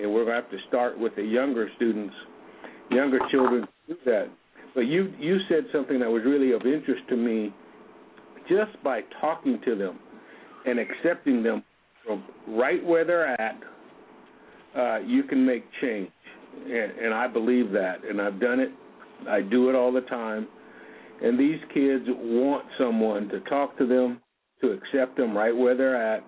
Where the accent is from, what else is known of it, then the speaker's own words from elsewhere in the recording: Ohio, United States; there was a culture even in my own community in growing up in Ohio of where there was almost an acceptance of this kind of behavior in our community.